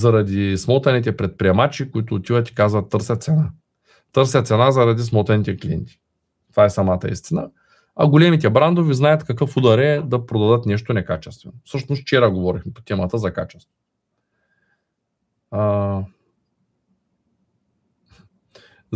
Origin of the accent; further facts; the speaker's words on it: Shumen, Shumen Province, Bulgaria; аз съм от Шумен и в малкия град казват